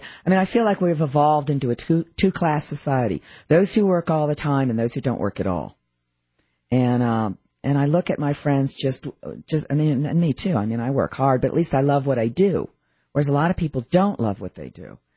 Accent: the South, United States; Well, a child growing up in the South, I mean, I had to do cotillion, I had to do Bible school, I had to do catechism.

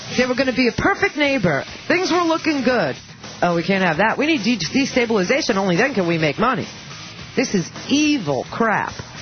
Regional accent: United States; It's like, America, as an American, I was embarrassed for a really long time

